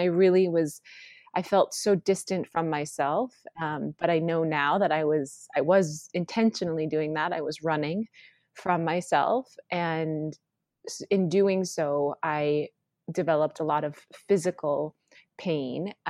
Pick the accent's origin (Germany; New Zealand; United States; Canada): United States; North Dakota; also born or lived in Washington, D.C. / Los Angeles; And for me, I grew up in North Dakota.